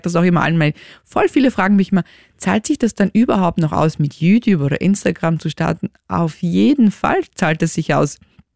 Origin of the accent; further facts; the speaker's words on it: Graz, Styria, Austria; also born or lived in Romania; Also ich bin in Graz aufgewachsen und ich bin ja ursprünglich aus Rumänien